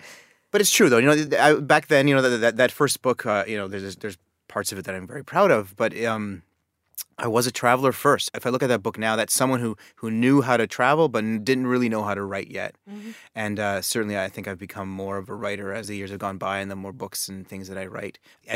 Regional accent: Calgary, Alberta, Canada; My city in Canada, Calgary, is really, you know, it's a smallish city where we were a little more than a million now, and we were much less when I was growing up.

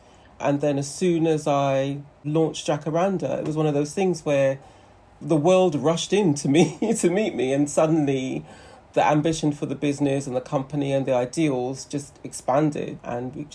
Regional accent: London, United Kingdom; I was born and bred in London, went to university here

